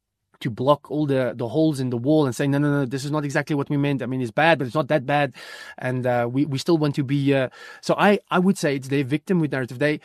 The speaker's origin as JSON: {"language": "English", "town": "Newcastle", "region": "KwaZulu-Natal", "country": "South Africa", "tie": "born or raised there", "said": "a farmer that I know from my hometown of Newcastle."}